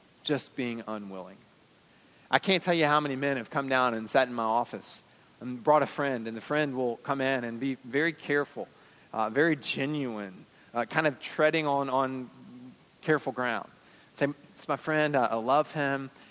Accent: the South, United States; I'm a Southerner, and so I've learned to hide that.

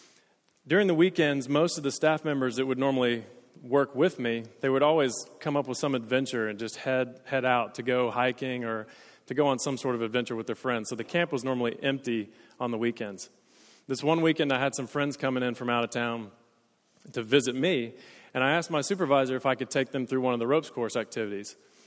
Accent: Tennessee, United States; is because I'm from East Tennessee and I know how to say y'all.

